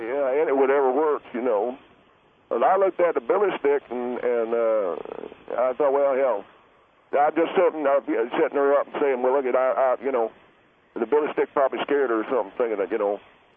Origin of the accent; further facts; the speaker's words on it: North Carolina, United States; accent: Southern; I have a southern accent that says I come from North Carolina.